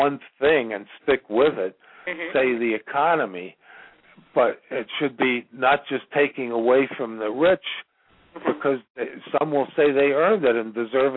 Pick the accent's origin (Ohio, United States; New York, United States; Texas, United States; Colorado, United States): New York, United States; now in Virginia, United States; No, I'm calling from Virginia, and I'm from New York originally